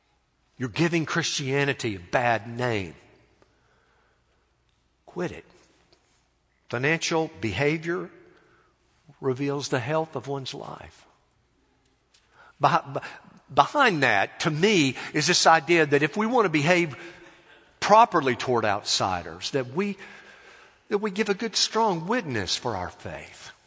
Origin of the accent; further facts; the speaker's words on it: Arkansas, United States; you don't have to comment at all about what you think about my home state. I can tell it like it is because I'm from Arkansas.